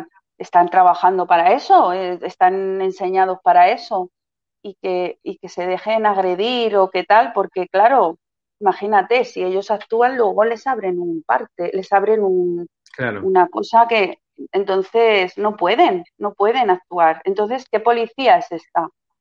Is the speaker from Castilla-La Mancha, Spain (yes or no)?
no; Catalonia, Spain; En Cataluña vivimos bien, no queremos independencia, somos españoles y catalanes y no queremos independencia.